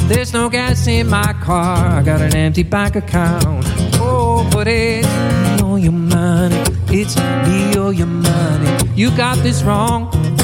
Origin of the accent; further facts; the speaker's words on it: Halifax, Nova Scotia, Canada; also born or lived in Prince Edward Island / Yukon / Toronto; now in Dartmouth, Canada; Well, I'm from Halifax, actually.